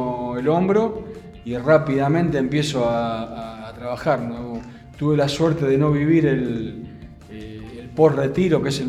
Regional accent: Banfield, Buenos Aires Province, Argentina; De Banfield. Nacido en Banfield, a Viamonte y Serrano, a 7, 8 cuadras de la cancha de Banfield. Pero me crié futbolísticamente en Lanús

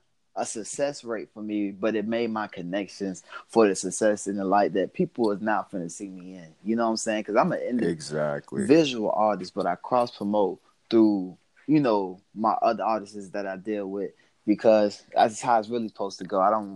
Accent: Savannah, Georgia, United States; first and foremost, I come from Savannah, Georgia, low country town, you know what I'm saying, close to the coast of Florida, you know what I'm saying, but come from Savannah, kind of ventured out into Atlanta after high school

